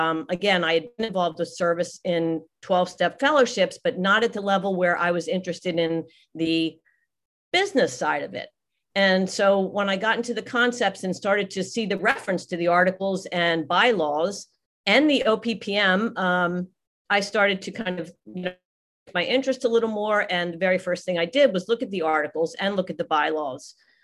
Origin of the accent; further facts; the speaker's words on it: Miami, Florida, United States; Then at that point I started to chair meetings in my hometown, which is Miami